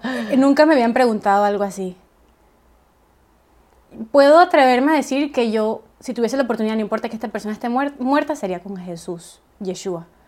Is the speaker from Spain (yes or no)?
no; Coro, Falcón, Venezuela; Coro, mi ciudad natal.